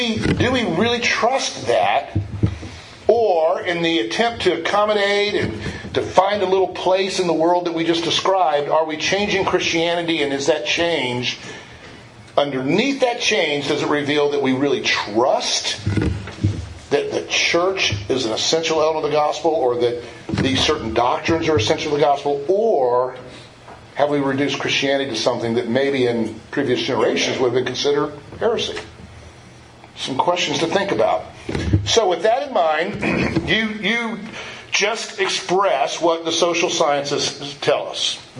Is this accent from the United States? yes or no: yes; Georgia, United States; I grew up in Georgia.